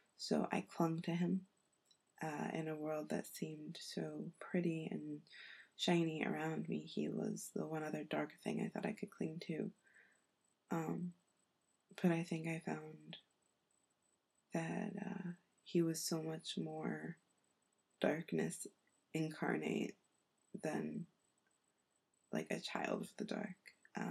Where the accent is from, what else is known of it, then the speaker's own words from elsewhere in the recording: United States; I'm American, but I'm not in the States